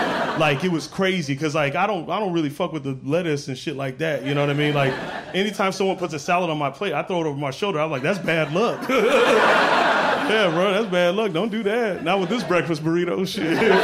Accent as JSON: {"language": "English", "region": "Arizona", "country": "United States", "tie": "born or raised there", "said": "I'm from Arizona, man. Like, yeah, like, it's crazy, man. Growing up in Arizona, like, it's just one note, you know?"}